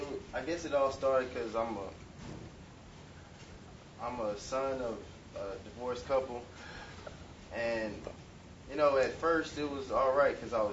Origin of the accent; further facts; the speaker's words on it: Houston, Texas, United States; I'm from Houston, Texas. I'm 22 years old.